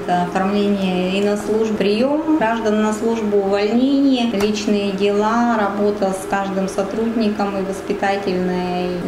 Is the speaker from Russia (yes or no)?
yes; Kachkarna, Tyumen Oblast, Russia; Родилась в деревне Качкарна Сладковского района Тюменской области.